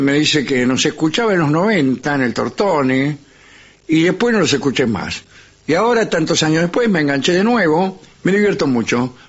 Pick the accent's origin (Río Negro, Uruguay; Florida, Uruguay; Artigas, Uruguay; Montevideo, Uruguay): Montevideo, Uruguay; born there; Yo nací en Montevideo, vi muchas kermeses y vi el palo enjabonado.